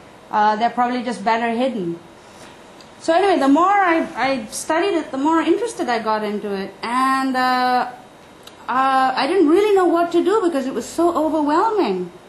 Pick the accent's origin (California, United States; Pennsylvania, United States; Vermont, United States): California, United States; Oroville; I grew up in Oroville, so I've been in this place from when it was a desert to a forest.